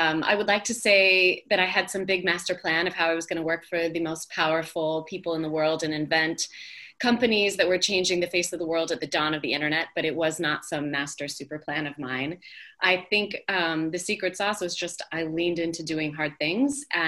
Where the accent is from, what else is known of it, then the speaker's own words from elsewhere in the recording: Redmond, Washington, United States; And so I grew up in Redmond, Washington, and all of the parents of my friends in high school were working at Microsoft.